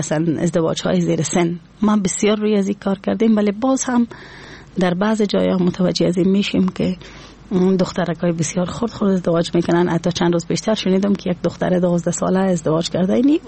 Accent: Afghanistan; ما میتونم بگویم که از افغانستان هستم

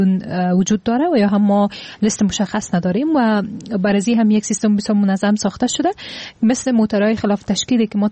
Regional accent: Afghanistan; طبیعی است که به عنوان یک افغان

